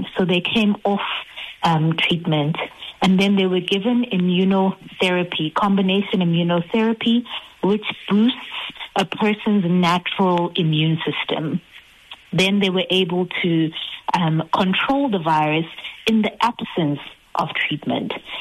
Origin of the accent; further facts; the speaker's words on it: Durban, KwaZulu-Natal, South Africa; the research took place in Durban, which is my hometown